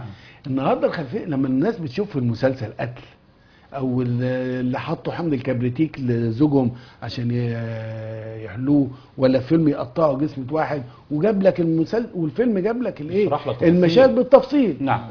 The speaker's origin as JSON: {"language": "Arabic", "region": "Upper Egypt", "country": "Egypt", "said": "انا راجل صعيدي"}